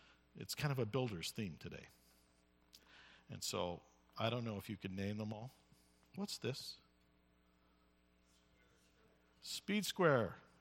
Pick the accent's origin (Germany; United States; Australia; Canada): Canada; I'm a Canadian. I live in Canada.